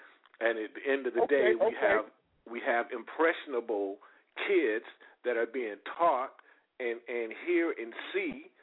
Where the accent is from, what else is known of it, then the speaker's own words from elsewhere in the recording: Bible Belt, United States; I come from originally from the Bible Belt, and I guess I am a big as far as that's concerned to a certain extent.